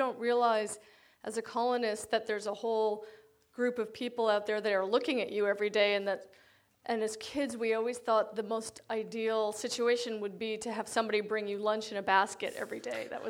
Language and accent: English; Peterborough, New Hampshire, United States; I grew up in Peterborough, New Hampshire, which is the town that the McDowell colony is in. And we moved there because my father was a painter